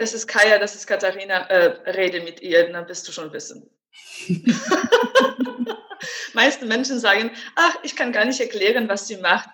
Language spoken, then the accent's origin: German; Poland; German is a second language; now in Wiesbaden, Germany; Ich lebe in Wiesbaden. Ich komme ursprünglich aus Polen und seit 19 Jahren in Wiesbaden führe ich hier eine Praxis